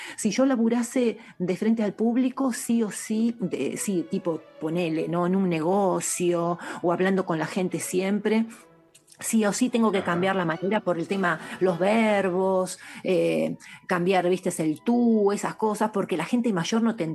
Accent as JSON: {"language": "Spanish", "country": "Argentina", "accent": "Argentine", "said": "yo sigo hablando como argentina de toda la vida"}